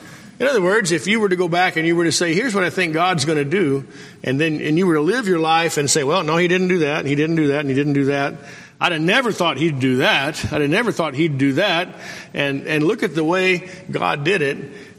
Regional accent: Carlsbad, New Mexico, United States; And I grew up in Carlsbad, New Mexico.

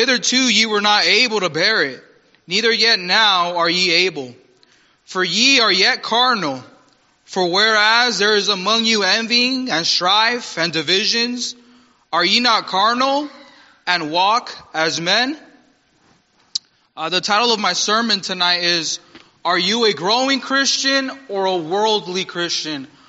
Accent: Phoenix, Arizona, United States; I grew up here in Phoenix. I had a lot of party friends.

